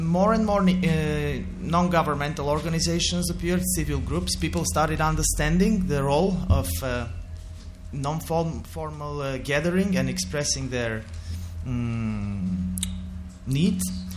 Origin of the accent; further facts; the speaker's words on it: Sofia, Sofia City, Bulgaria; I come from Sofia, Bulgaria.